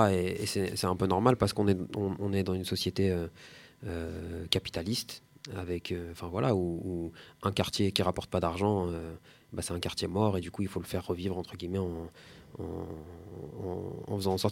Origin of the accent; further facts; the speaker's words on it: Lille, Hauts-de-France, France; Moi, je viens de Lille, mais je crois que je suis pas le plus éloigné.